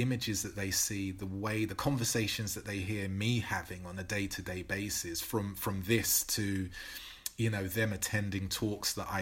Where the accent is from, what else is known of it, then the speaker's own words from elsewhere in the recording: Newham, London, United Kingdom; And the thing that I got from my parents amid all of the stuff growing up in Newham was joy.